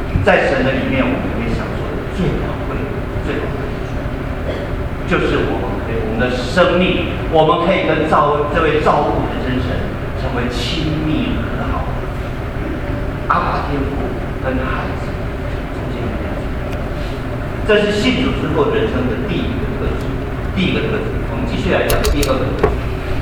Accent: China; 一个最贴切的描述就是我们中国人的一个成语，叫做如鱼得水。

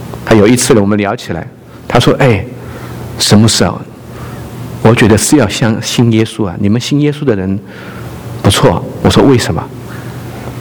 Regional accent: China; 我看到我们中国人其实历史当中实际上很苦，很苦难的，很危险

